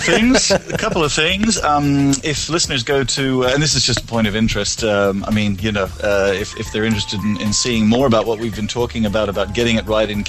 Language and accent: English; Australia; I'm sort of their Aussie guy, I'm their Aussie guy.